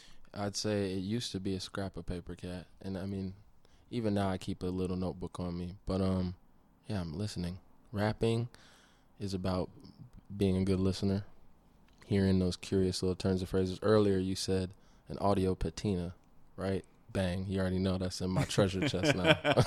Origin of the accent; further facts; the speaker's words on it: Chicago, Illinois, United States; moved away; also born or lived in Maine / New Hampshire; I was born in Chicago. My family's from Chicago. I'm originally from Chicago.